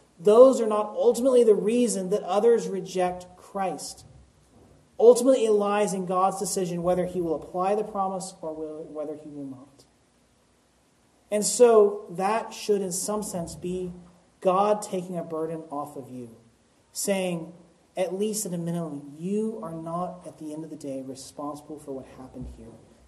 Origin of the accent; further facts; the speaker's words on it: Texas, United States; I grew up in East Texas, and you all know that.